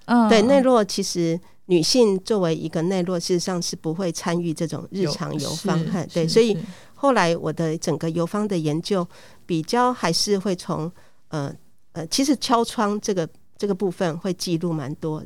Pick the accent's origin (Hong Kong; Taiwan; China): Taiwan; 就是他们全村寨的人都知道我来自台湾。